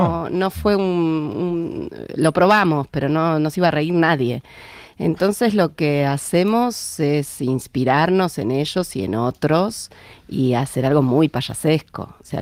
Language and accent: Spanish; Argentina; Bueno, yo como argentina puedo decir que tiene que practicar un poquito.